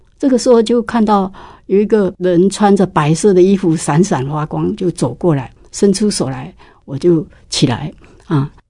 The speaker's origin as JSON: {"language": "Chinese", "region": "Taitung County", "country": "Taiwan", "tie": "born or raised there", "said": "小的时候是在普通的家庭长大，我们家是客家人。那小的时候呢，我就是生长在台东，就是靠着太平洋还有中央山脉。"}